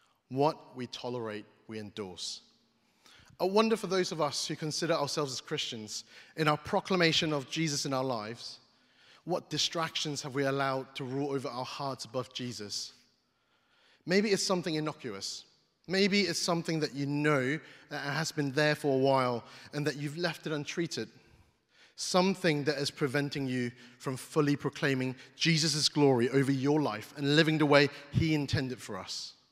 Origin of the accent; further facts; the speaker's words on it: East of England, United Kingdom; I'm from Norfolk. I'm from East Anglia.